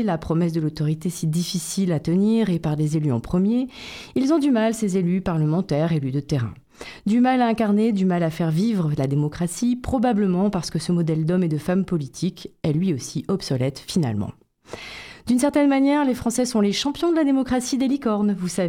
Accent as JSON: {"language": "French", "country": "France", "said": "Et parce que je suis française, nation championne de l'auto-bashing"}